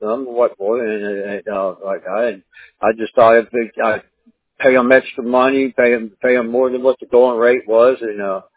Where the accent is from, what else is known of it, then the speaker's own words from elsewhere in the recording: East Coast, United States; The Texas heat's different. It really is. I'm from the East Coast, so.